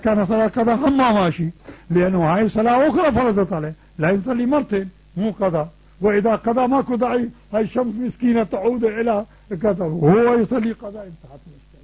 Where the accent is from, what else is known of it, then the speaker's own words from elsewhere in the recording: Pakistan; Arabic is a second language; مثل ما يقولون أكو مثل هناك عندنا في باكستان